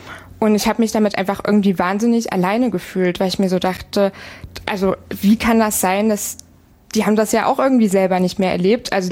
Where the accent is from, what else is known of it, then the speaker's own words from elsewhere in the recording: Thuringia, Germany; Ich bin Jahrgang 2002, das heißt, ich liege so wirklich so mittendrin in dieser Generation Z, und ich komme gebürtig aus Südthüringen und bin dann für mein Studium so vor 4,5 Jahren ungefähr nach Erfurt gezogen.